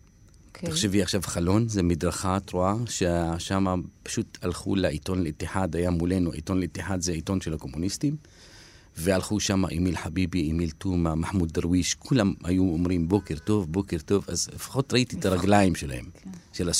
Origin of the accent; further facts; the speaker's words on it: Haifa, Haifa District, Israel; born there; אני נולדתי בוואדי ניסנס, שהיום היא בעצם טיילת וכולם הולכים לאכול שם, וזה נורא כיפי. בזמן שלי זה לא היה, זה היה מקום של סמים, רצח.